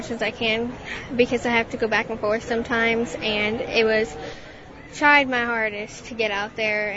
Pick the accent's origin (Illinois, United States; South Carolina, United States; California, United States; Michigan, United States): Illinois, United States; Whitehall; I grew up in Whitehall, and I moved to Jerseyville because my mom has a fiance that lives in Jerseyville.